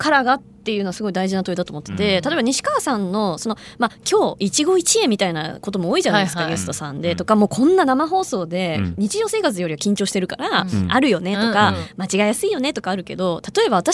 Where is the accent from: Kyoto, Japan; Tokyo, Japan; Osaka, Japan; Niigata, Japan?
Tokyo, Japan; Shibuya; 例えば私は、うん、あの渋谷出身なんですけど